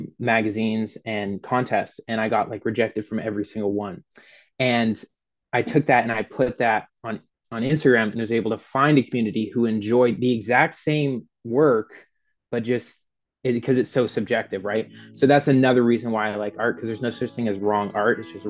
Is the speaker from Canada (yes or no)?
yes; London, Ontario, Canada; also born or lived in Nashville; I was born in Nashville, but raised in London, Ontario, which is where I am now.